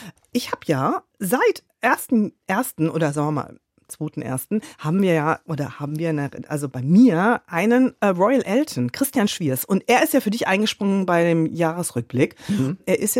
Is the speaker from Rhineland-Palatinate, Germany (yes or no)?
yes; Ramstein, Rhineland-Palatinate, Germany; Und das war damals in meiner Heimat in Rammstein.